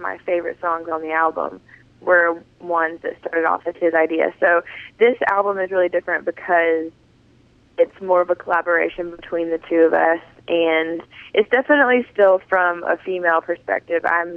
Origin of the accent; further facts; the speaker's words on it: Griffin, Georgia, United States; I grew up in Griffin, Georgia, actually, and it's very small and country